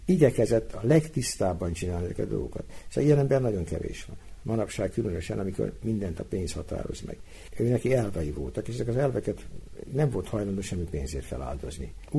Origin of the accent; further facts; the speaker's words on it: Hungary; born there; először magyarok vagyunk, ebbe az országba születtünk, tehát azért az országért teszünk valamit.